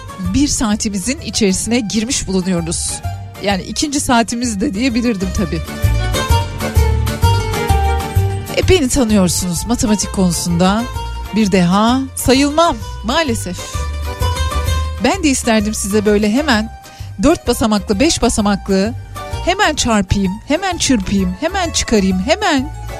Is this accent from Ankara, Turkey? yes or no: yes; Ankara, Turkey; now in Istanbul, Turkey; Benim canım Ankara'm, doğduğum yer. İnsan doğduğu yerde mi? Olduğu yerde mi? Ama Ankara'nın yeri bir başkadır. Biz İstanbul'da Ankaralılar birbirimizi buluyoruz.